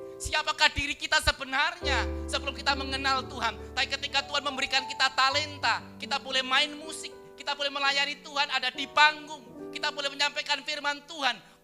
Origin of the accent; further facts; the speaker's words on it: Wonogiri, Central Java, Indonesia; Saya orang Wonogiri, orang kampung, anak seorang janda yang hanya lulus SMP.